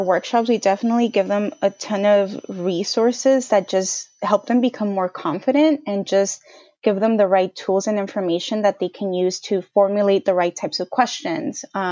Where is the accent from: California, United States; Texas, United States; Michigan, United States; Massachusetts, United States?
California, United States; Bell Gardens; Yes, I was born and raised in LA, specifically Bell Gardens in Southeast LA.